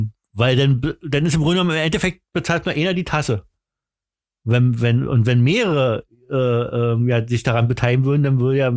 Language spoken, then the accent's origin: German; Berlin, Germany; Ich bin richtiger Berliner, Alter.